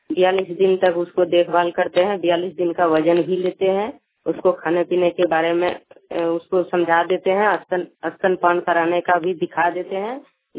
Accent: Kurwa, India; मैं कुरवा की रहने वाली हूँ। मेरा पंचायत बहरावांग पड़ रहा है।

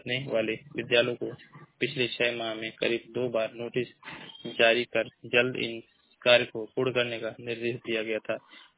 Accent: Maharajganj, Uttar Pradesh, India; मैं जिला महाराजगंज का निवासी हूँ।

